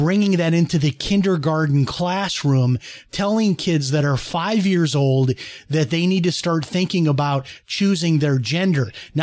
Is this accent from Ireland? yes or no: no; Illinois, United States; when I grew up in Illinois, it certainly was Democratic, no doubt.